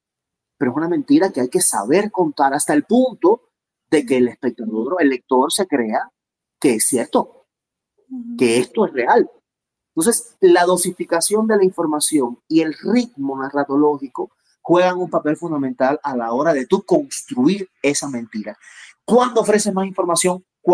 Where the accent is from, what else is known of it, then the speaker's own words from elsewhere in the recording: Las Villas, Cuba; Yo procedo de una zona de Cuba, el centro del país, donde actualmente hay tres provincias, Santi Espíritu, Cienfuegos y Villa Clara. Antiguamente esas provincias formaban una sola, eran conocidas como las villas.